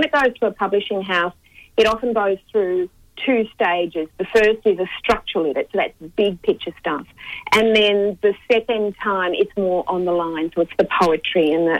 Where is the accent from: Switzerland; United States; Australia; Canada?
Australia; Dandenong, Victoria; I grew up in Dandenong and, you know, I had sort of quite a strict Catholic upbringing